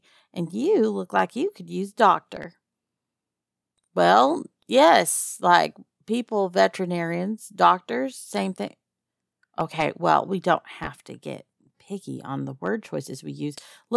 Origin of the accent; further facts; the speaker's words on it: Texas, United States; Texas. I'm from Texas.